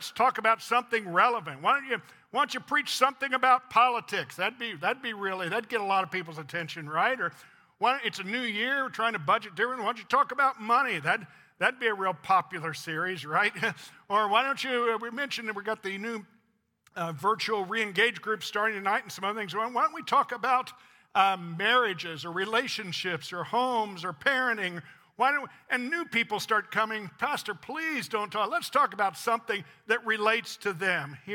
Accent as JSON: {"language": "English", "region": "Illinois", "country": "United States", "said": "I was born in Illinois, so I'm from Illinois. I was not born here, okay?"}